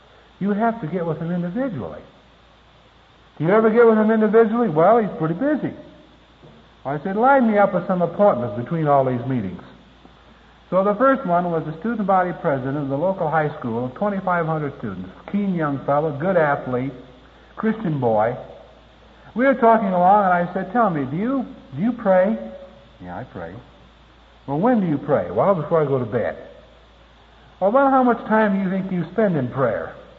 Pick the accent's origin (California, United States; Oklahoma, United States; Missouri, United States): California, United States; I was invited by a friend of mine to come to my hometown out in California to help him do follow-up for a youth work that he had.